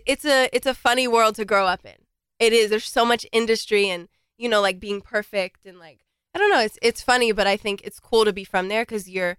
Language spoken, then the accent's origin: English; Los Angeles, California, United States; Yeah, LA.